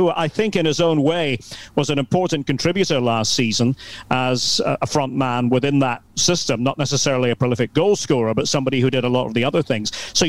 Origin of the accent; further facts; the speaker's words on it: Aberdeen, Scotland, United Kingdom; So obviously I'm from Aberdeen, northeast of Scotland, and we have a song that everybody in Aberdeen knows.